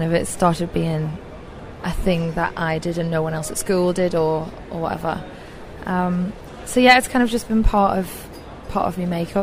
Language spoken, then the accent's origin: English; Liverpool, North West England, United Kingdom; also born or lived in Leeds; I lived in Leeds for a long time, and I'm obviously from Liverpool.